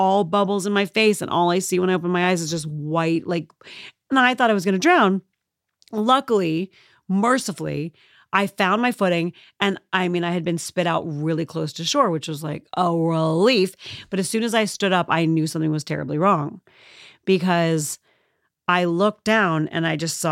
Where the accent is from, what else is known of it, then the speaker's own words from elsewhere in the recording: Midwest, United States; I don't care, because I grew up in the Midwest, so the Pacific Ocean is still the most exotic thing I've ever seen in my life.